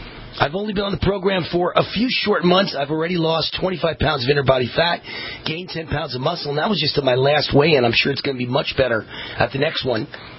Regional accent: New York City, New York, United States; moved away as an adult; now in Las Vegas, United States; So I'm gone from New York, but I'll always be a New Yorker, born and raised there

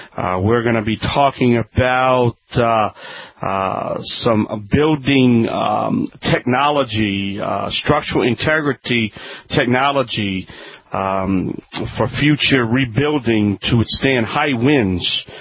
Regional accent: New Orleans, Louisiana, United States; I'm here back in my hometown, New Orleans, the Big Easy, New Orleans, Louisiana.

